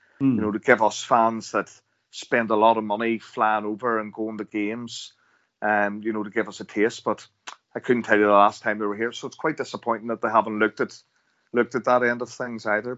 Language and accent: English; Northern Ireland, United Kingdom; obviously I'm from Northern Ireland